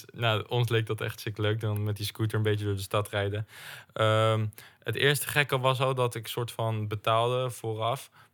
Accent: Netherlands; Dus nou, wij zo, ja, we komen uit Nederland en we zijn hier om te filmen, bla bla.

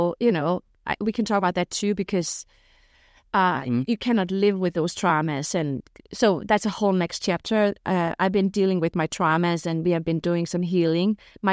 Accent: Denmark; also born or lived in Morocco; So I'm Danish-Moroccan. I was born in Morocco. I have a Danish mom and a Moroccan dad. And they moved back to Scandinavia when I was just a baby. I grew up in Denmark.

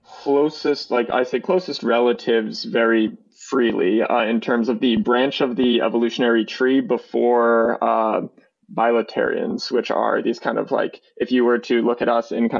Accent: Topsham, Maine, United States; I grew up in Topsom, Maine, about 30 minutes north of Portland.

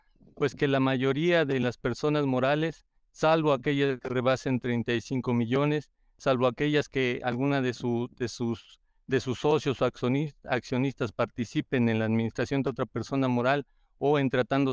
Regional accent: Mexico; como buenos mexicanos, a veces dejamos todo a último momento

